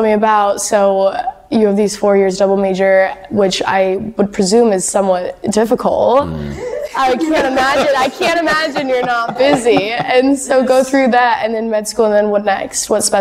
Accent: Utah, United States; I'm from Utah, granted, so there's a lot of kids.

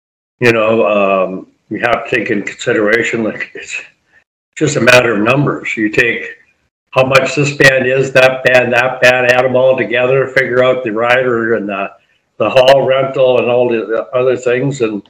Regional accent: London, Ontario, Canada; I want to come back at least one more time to London, Ontario, my hometown, with a solid show.

